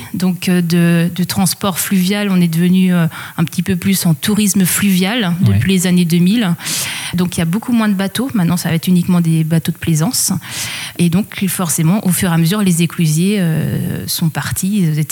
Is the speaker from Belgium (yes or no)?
no; Mayenne, Pays de la Loire, France; Donc, je suis née à Mayenne. J'ai grandi dans le nord Mayenne.